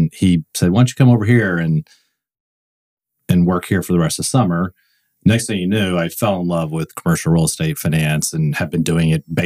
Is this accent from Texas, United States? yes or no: yes; Houston, Texas, United States; now in Dallas, United States; Yeah, so I grew up in Houston, mm-hmm. came to SMU in 94, and I've been in Dallas ever since.